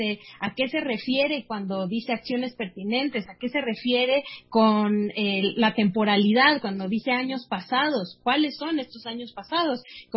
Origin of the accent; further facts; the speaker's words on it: Mexico; para que nosotros podamos obtener esta justicia que tanto deseamos como mexicanas y como mexicanos?